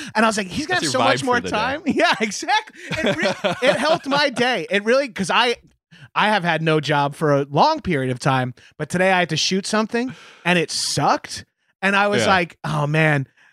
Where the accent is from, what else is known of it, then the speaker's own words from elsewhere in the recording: New York, United States; now in Los Angeles, United States; as a New Yorker turned Angeleno.